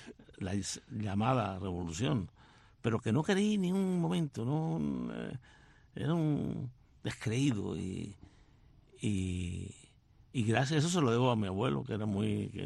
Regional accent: Regla, Havana, Cuba; born there; Nací en La Habana, en un pueblecito pequeño que se llama Regla

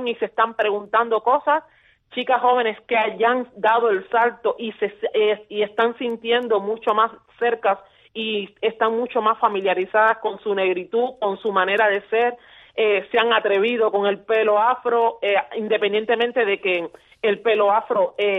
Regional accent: Cuba; moved away; yo de Cuba me fui y aún no tenía conciencia de esto. Tengo que decir también que yo me fui de Cuba hace 10 años.

